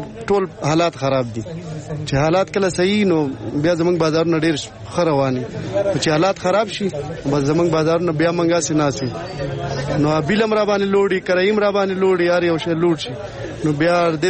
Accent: Dir, Khyber Pakhtunkhwa, Pakistan; زه خو د دیر یم

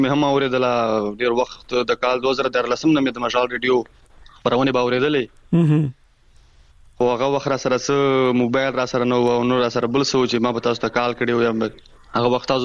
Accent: Lakki Marwat, Khyber Pakhtunkhwa, Pakistan; په لکی مروتو کې مونږ چې کومه ملنګ اډه کنه سره ګمبیلا

